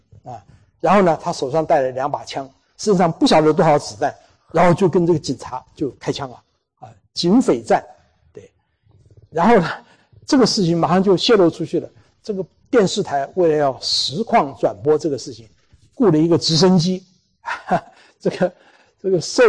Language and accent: Chinese; Taiwan; 我是台湾来的，这里台湾来的人大概不多哈